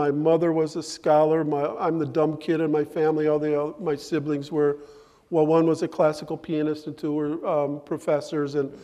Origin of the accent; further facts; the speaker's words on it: Detroit, Michigan, United States; born there; I was born in Detroit.